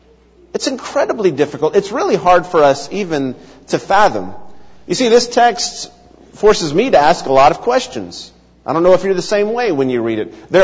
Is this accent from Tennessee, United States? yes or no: yes; Memphis, Tennessee, United States; Growing up in Memphis, there was one of those crowded roads that I had friends that lived near